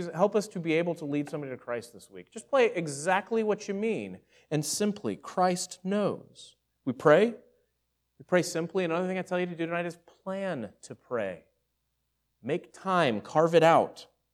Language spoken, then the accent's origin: English; Texas, United States; That was like the one sermon in the last 2 years that I didn't mention that I'm from Texas.